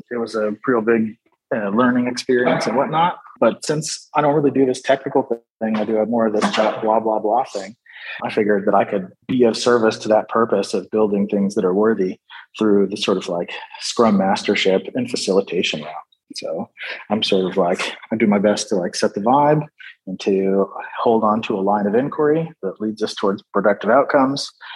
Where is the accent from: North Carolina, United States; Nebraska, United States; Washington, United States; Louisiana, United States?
Washington, United States; moved away as an adult; now in Netherlands; I grew up in the West Coast in the mountains and across the water from Seattle, Washington, Pacific Northwest. I spent some time in LA, and then I moved out to the Netherlands in 2009